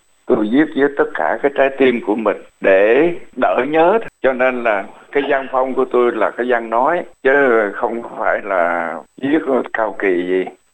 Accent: Mekong Delta, Vietnam; những cái tiếng đó thường dùng ở miền Tây Nam Phật, vì tôi xuất thân từ miền Tây Nam Phật. Nhưng mà nó thật ra thì cái tiếng Việt trong đầu của tôi đó bây giờ nó cũng có lai nhiều miền rồi.

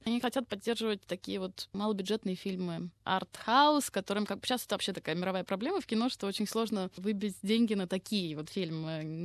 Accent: Saint Petersburg, Russia; В моем родном городе, да, очень было приятно. А есть такой фестиваль в Петербурге документального кино «Послание человеку».

